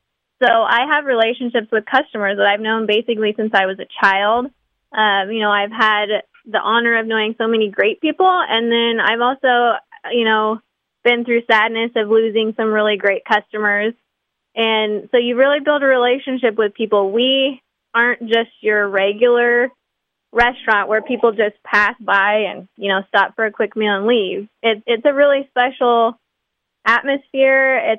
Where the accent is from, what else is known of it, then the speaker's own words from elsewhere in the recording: Silver Lake, United States; So I was raised out here in Silver Lake, little small town. There's only 200 people here.